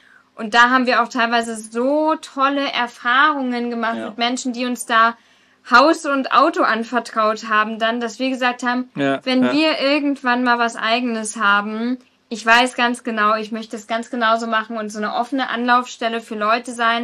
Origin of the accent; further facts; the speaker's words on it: Germany; Wir sind Deutsche.